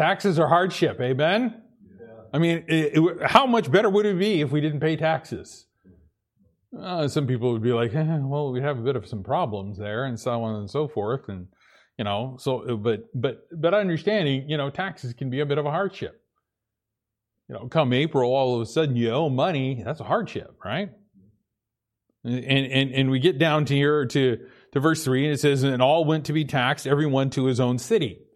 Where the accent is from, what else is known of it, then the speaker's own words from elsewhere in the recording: Boise, Idaho, United States; born there; I mean, I was born in Boise, Idaho.